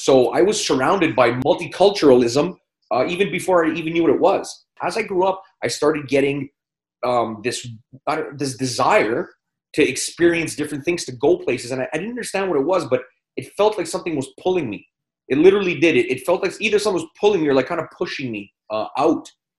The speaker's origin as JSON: {"language": "English", "country": "Canada", "tie": "born or raised there", "said": "born and raised in Canada, but raised by my Greek grandparents. I'm 46 years old"}